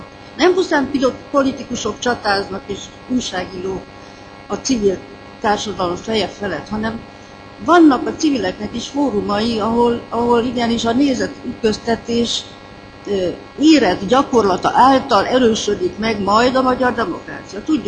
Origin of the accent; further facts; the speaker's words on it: Romania; fontos volt, hogy én magyar vagyok Romániában